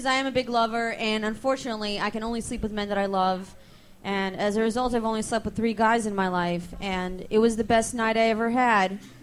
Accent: Brooklyn, New York, United States; Brooklyn.

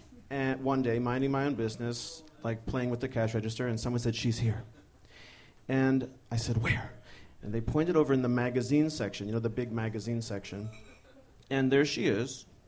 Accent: Detroit, Michigan, United States; I'm from Detroit, and so is … We're both Detroiters, okay?

